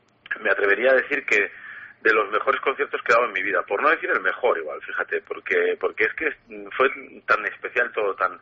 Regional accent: Zubiri, Navarre, Spain; now in Pamplona, Spain; yo llevo ya muchos años viviendo en Pamplona, pero yo nací... Bueno, nací en Pamplona realmente, claro. En la maternidad de Pamplona, sí. Pero mi familia vivía en … Y en Zubiri he vivido muchos años

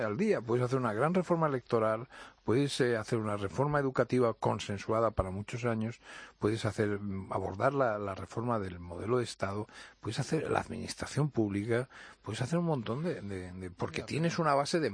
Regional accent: Spain; me irritó como ciudadano español

